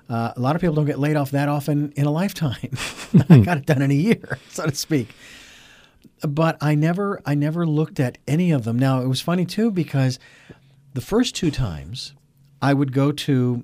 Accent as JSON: {"language": "English", "town": "Phoenix", "region": "Arizona", "country": "United States", "tie": "born or raised there", "moved": "yes", "lives_now": "West Coast, United States", "said": "I moved from my hometown in Phoenix to the West Coast"}